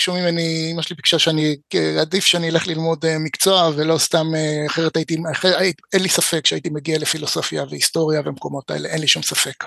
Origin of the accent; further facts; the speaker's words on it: Ra'anana, Central District, Israel; אני בא מבית ימני, אבל זה לא בית קלאסי. זאת אומרת, מצד אחד כאילו עברתי את המסלול הקלאסי של הציונות הדתית, למדתי, גדלתי ברעננה